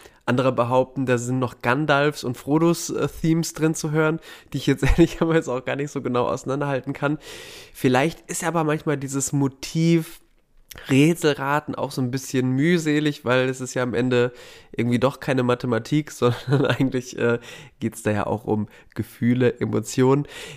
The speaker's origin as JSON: {"language": "German", "region": "North Rhine-Westphalia", "country": "Germany", "said": "Ich komme ja aus dem Sauerland, da haben wir auch immer viele Hügel und Wälder gehabt"}